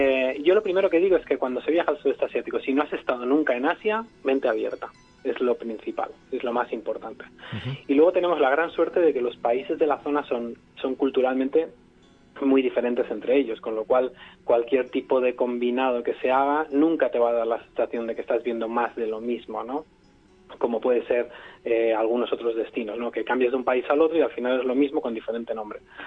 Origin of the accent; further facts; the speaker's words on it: Barcelona, Catalonia, Spain; Yo soy de Barcelona y hasta hace 5 años yo no había entrado en la Sagrada Familia